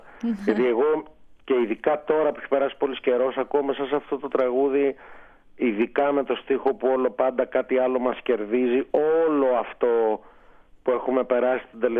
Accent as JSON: {"language": "Greek", "region": "Crete", "country": "Greece", "said": "θυμηθήκαμε ότι είμαστε και δύο από την Κρήτη"}